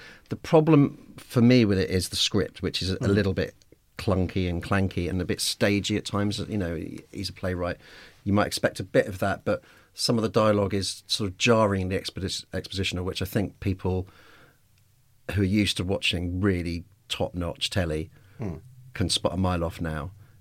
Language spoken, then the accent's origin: English; Stoke Newington, London, United Kingdom; Hey, I'm from Stoke Newington. We've got several.